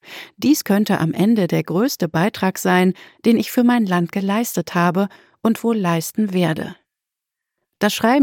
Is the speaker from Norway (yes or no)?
yes; Norway; first language German; also born or lived in Germany; Ich wurde 1989 in Deutschland geboren, bevor ich 1994 nach Norwegen zog. Daher habe ich das Glück, Deutsch als Muttersprache zu haben